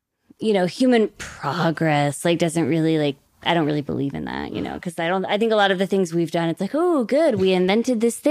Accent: Pittsburgh, Pennsylvania, United States; So I grew up here. I grew up in Pittsburgh, but I spent my summers in Peru because that's where my dad lived.

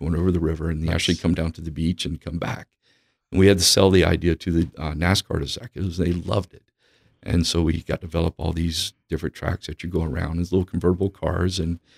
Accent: the South, United States; And growing up in the South, I knew this very well.

